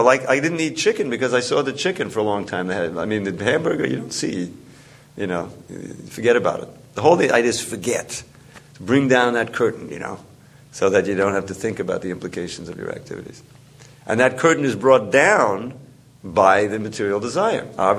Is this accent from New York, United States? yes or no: yes; New York, United States; I think, you know, as a just an ordinary kid growing up in New York, who had any, you know, ability to resist that?